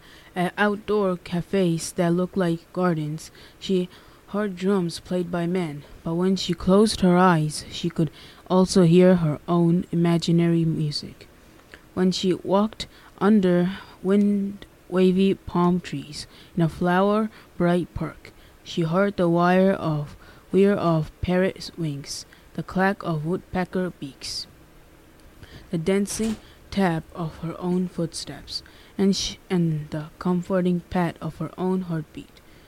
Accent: Hudson, New York, United States; I'm 13 years old, and I'm also from Hudson.

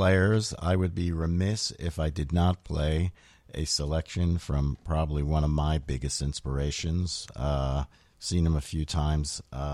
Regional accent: Flushing, New York, United States; I grew up in Flushing, Queens, and I used to take a bus called the Q65 to the train.

